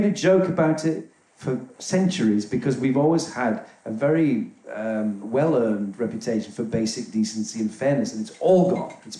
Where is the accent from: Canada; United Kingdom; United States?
United Kingdom; I feel so British that I'm taking Irish citizenship.